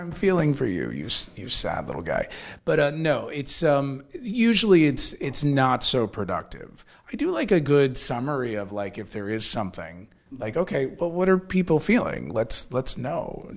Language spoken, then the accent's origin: English; Dayton, Ohio, United States; I grew up in Dayton, Ohio, looking for any window into the world that was not Dayton, Ohio, right?